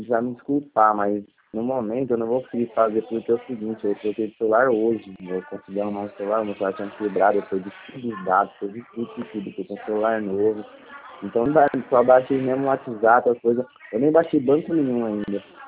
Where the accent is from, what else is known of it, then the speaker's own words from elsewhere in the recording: Ribeirão Preto, São Paulo, Brazil; Eu sou de Ribeirão Preto.